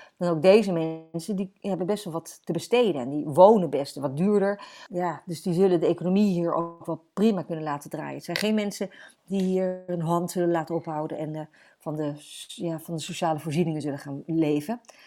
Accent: Netherlands; En dat geldt voor ons als Nederlanders natuurlijk ook heel duidelijk.

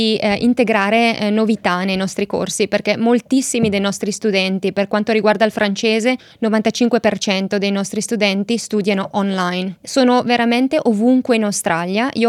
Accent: Lombardy, Italy; accent: Brescian; first language Bresciano; Italian is a second language; la mia lingua madre, come dico spesso, è il bresciano

